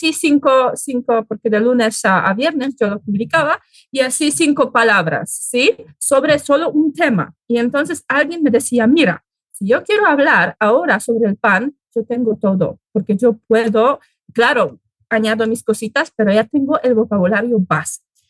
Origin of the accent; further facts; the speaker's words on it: Poland; Spanish is a second language; pues soy de Polonia, soy polaca de pura cepa, entonces nada, aquí estoy enseñando español